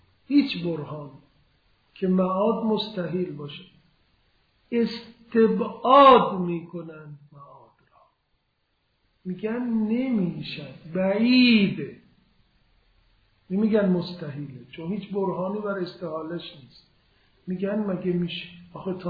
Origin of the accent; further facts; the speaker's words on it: Isfahan, Iran; میدان نقش جهان، من از وقت که راه افتادم توی میدون راه افتادم، این میدون برای من یه چیز عادی شده است.